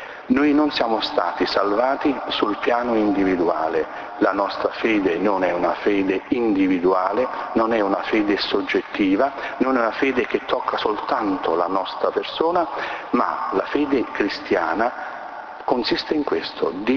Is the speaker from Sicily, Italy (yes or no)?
no; Campania, Italy; Noi che siamo del Salernitano possiamo ben capire queste cose